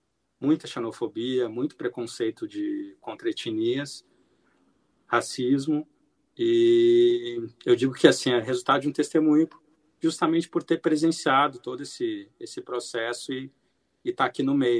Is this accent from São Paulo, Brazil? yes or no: no; Porto Alegre, Rio Grande do Sul, Brazil; moved away as an adult; now in Chapecó, Brazil; Eu sou de Porto Alegre, vivi até os 24 anos em Porto Alegre, e em 2004 eu vim para Chapecó, né?